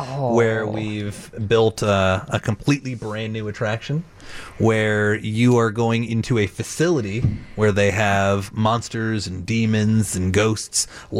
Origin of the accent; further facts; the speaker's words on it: Connecticut, United States; also born or lived in Texas; I grew up in the East Coast, Connecticut.